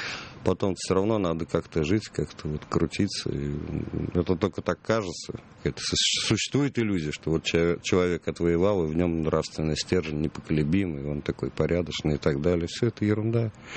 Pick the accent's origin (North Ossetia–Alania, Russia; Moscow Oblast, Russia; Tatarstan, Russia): Tatarstan, Russia; Kazan; now in Moscow, Russia; я вырос в Казани, в Москву я переехал лет 15 тому назад.